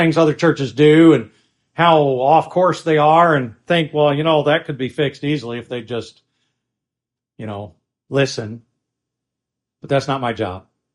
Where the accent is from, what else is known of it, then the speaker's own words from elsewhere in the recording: Pennsylvania, United States; Where I was born and raised in Northeast Pennsylvania, they would come out of Canada, and they would go by, and at times they would think clouds were going across.